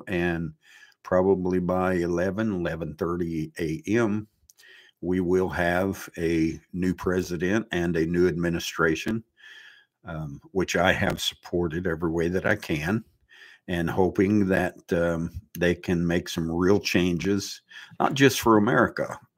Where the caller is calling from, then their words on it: Dayton, Ohio, United States; I'm broadcasting from Dayton, Ohio.